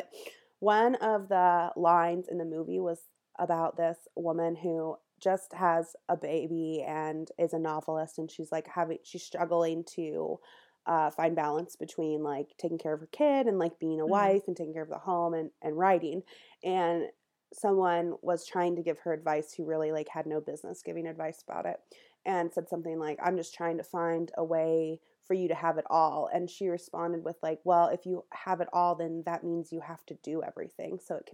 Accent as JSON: {"language": "English", "town": "San Diego", "region": "California", "country": "United States", "tie": "born or raised there", "said": "'cause I grew up in San Diego and I don't have a lot of experience with winter, even though I've lived here since 2009."}